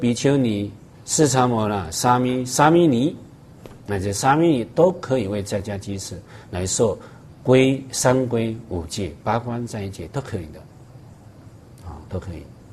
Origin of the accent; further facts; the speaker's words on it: China; 我们中国人的习惯就是长跪。